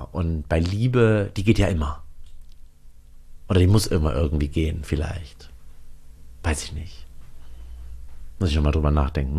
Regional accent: East Germany, Germany; born there; ich bin ja in der DDR geboren

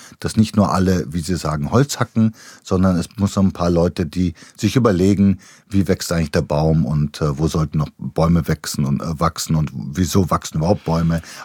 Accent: Bulgaria; in Bulgarien, wo ich herkomme.

